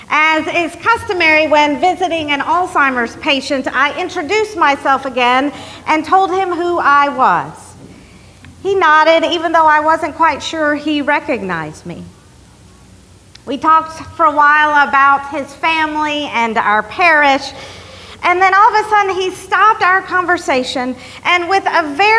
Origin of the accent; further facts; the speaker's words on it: Kentucky, United States; now in Ridgefield, United States; but I am from Central Kentucky, and it's great to be back in a place where other people sound like me.